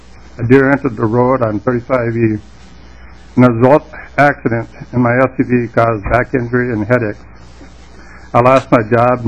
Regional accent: Wadena, Minnesota, United States; born there; also born or lived in South St. Paul; I was born in Wydena, Minnesota, and eventually moved from the farm to South St. Paul.

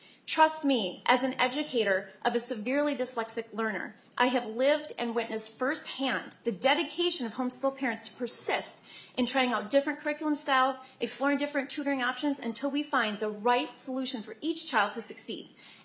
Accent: Minnesota, United States; I'm an English teacher, a home educator of 19 years to our six children, and a dyslexia advocate from Dakota County.

